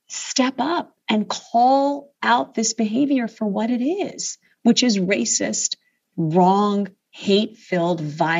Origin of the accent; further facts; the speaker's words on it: United States; And I have been unapologetically proud of continuing to say I'm an American Muslim, and I will always be an American Muslim.